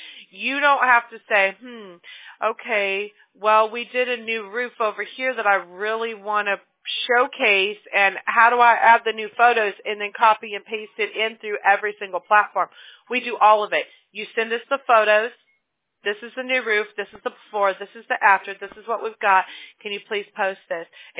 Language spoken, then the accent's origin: English; Mobile, Alabama, United States; born there; I know, and I could say that because I was born in Mobile, Alabama.